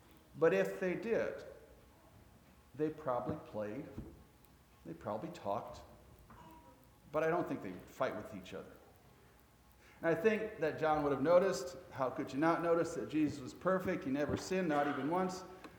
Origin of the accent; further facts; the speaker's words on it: United States; And I, being an American, had never heard of such a thing.